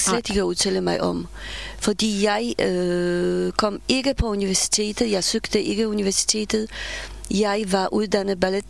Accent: Warsaw, Masovian Voivodeship, Poland; Danish is a second language; also born or lived in Poznań; now in Denmark; Jeg kommer fra Polen, fra Warszawa, hvor jeg er født og opvokset. Jeg er født i, faktisk i byen Poznań.

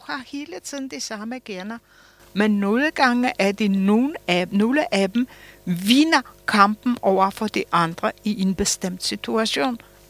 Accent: Copenhagen, Capital Region of Denmark, Denmark; så siger jeg fra Østerbro.

